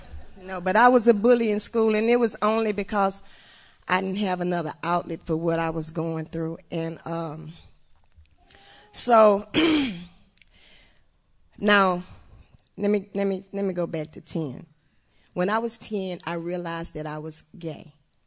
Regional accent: Houston, Texas, United States; I'm from Houston. I'm an only child, and I was raised in a real Baptist, Southern Baptist Christian family.

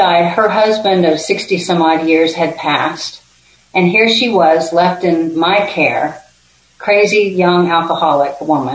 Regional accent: Houston, Texas, United States; also born or lived in Austin; So I was born in Austin, moved to Houston when everybody got remarried, and then moved back to Austin at 17 to go to school at UT.

